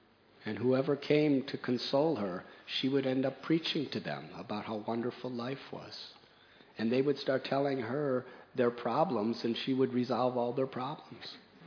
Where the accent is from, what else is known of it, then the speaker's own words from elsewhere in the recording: United States; Now, I'm from America, the United States, in the 1960s, which is before some of you were even born.